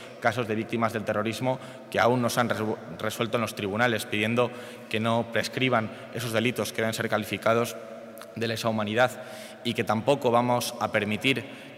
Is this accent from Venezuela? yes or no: no; Burgos, Castile and León, Spain; incluso también de mi ciudad natal, Burgos.